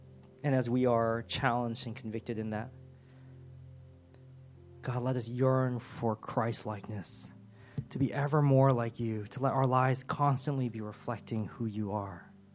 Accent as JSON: {"language": "English", "country": "United States", "tie": "born or raised there", "moved": "as an adult", "said": "If you don't know, I was born in America, grew up there, and I never thought I would leave that country."}